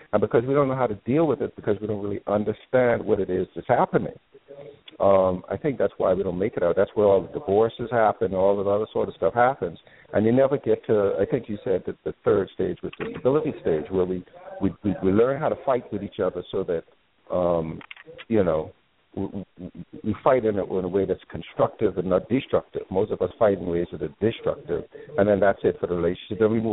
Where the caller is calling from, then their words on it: Durham, North Carolina, United States; I'm calling from